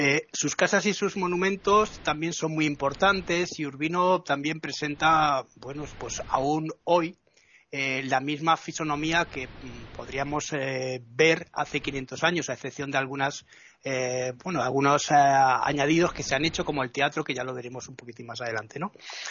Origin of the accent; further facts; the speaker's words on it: Madrid, Community of Madrid, Spain; Ten en cuenta que tú y yo, que somos madrileños, ¿no?